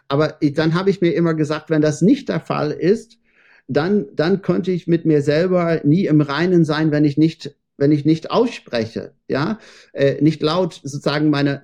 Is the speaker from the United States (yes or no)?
no; Ireland; und dann komme ich aus Irland und bin hier nicht so